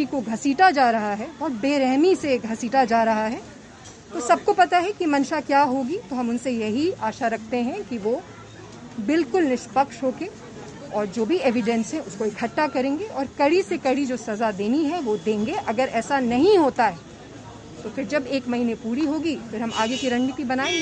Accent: Bihar, India; ये कोई पार्टी के तरफ से नहीं कह रही, एक बिहारी होने के नाते कह रही हूँ

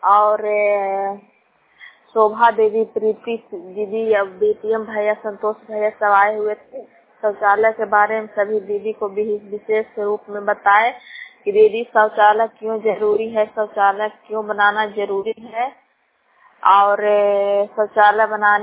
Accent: Girdhar Chak, Bihar, India; गिरधर चक गांव के रहने वाली हूँ, जिला नालंदा पंचायत का था।

